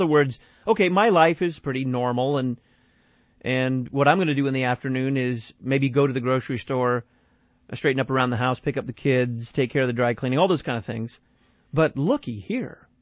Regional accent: Dallas, Texas, United States; I was growing up in Dallas during the Who Shot JR era

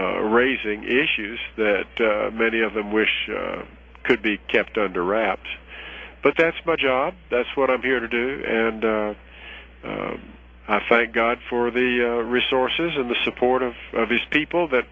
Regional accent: Southern United States, United States; accent: Southern; as you can tell from my voice, I'm a Southerner

